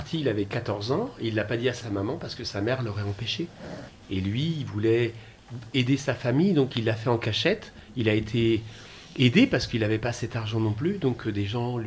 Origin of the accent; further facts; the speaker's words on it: Senegal; now in Persan, France; Je suis parti du Sénégal fin 2013 et je suis arrivé en 2014 en France.